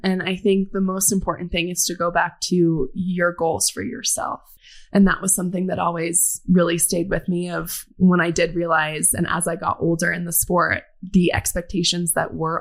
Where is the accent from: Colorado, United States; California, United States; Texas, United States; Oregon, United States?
Colorado, United States; Denver; I grew up in Denver, so not far away from here. So anytime I get to come home, I'm so excited.